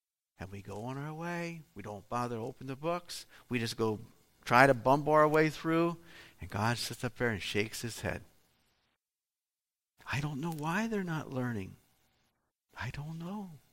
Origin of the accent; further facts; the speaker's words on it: Pennsylvania, United States; For some reason, when I grew up in Pennsylvania, we just did not mix with Amish Mennonite people, period.